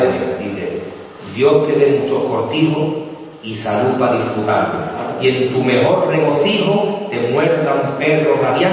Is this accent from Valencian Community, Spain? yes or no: no; Seville, Andalusia, Spain; Pues yo soy andaluz, soy nacido en Sevilla, soy andaluz y con orgullo soy andaluz